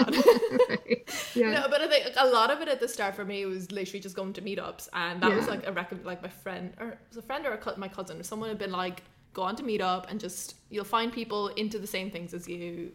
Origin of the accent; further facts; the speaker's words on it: Ireland; moved away; But, like, I grew up in Ireland.